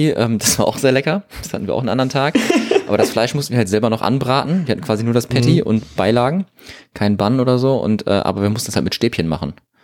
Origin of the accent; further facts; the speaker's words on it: Germany; Das sind wir also als Deutscher.